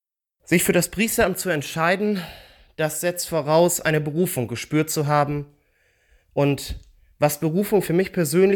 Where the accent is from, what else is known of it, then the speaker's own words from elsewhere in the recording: Georgsmarienhütte, Lower Saxony, Germany; Wir hatten in meiner Heimatgemeinde in Georgsmarienhütte durchweg gute Heimatkapläne.